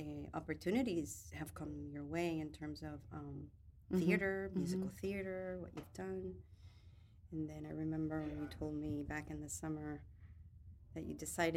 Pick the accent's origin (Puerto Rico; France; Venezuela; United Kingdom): Puerto Rico; San Juan; But for me in Puerto Rico, because I grew up in Condado, it was different because it was pedestrian